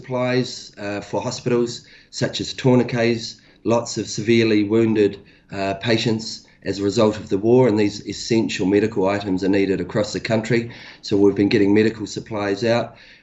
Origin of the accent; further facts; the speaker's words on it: Hawke's Bay, New Zealand; done musical performances in my hometown Hawke's Bay, or home region Hawke's Bay.